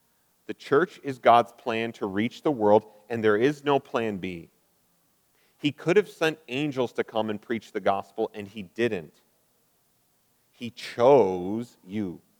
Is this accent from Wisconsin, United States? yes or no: yes; Wisconsin, United States; I'm very from Wisconsin.